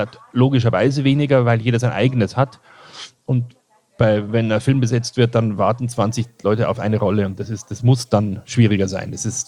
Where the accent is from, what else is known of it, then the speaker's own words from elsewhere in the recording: Kirchseeon, Bavaria, Germany; ich bin in Kirchseeon aufgewachsen und Ebersberg. Und da ist die Ausrichtung nach München etwas stärker.